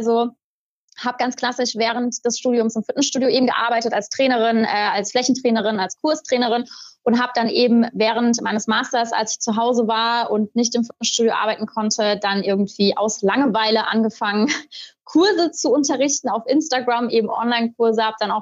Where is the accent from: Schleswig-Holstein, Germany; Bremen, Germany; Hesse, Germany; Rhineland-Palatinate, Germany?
Rhineland-Palatinate, Germany; Mainz; ich komme gebürtig aus Mainz